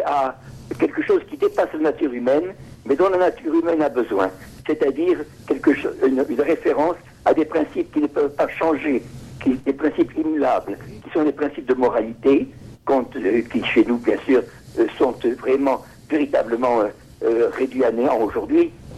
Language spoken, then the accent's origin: French; France; Il n'y a pas de séparation comme chez nous en France.